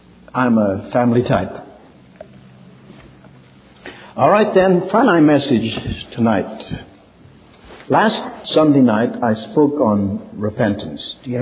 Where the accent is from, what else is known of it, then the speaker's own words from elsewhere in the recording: Ireland; born there; Though I was born in Ireland, I didn't need to be naturalized.